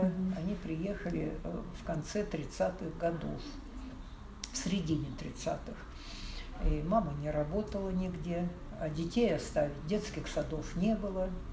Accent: Stalinsk, Kemerovo Oblast, Russia; born there; Родилась в Сталинске в 1938 году.

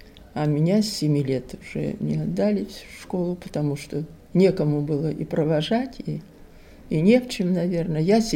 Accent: Kemerovo, Kemerovo Oblast, Russia; also born or lived in Novoselye, Novosibirsk Oblast; Родилась в Новосибирской области, Болотнинский район, село Новоселье. Маленькая деревушка была. Потом мы уехали оттуда, в Кемерово. Я уже по-другому говорю. До начала войны жили в Кемерове.

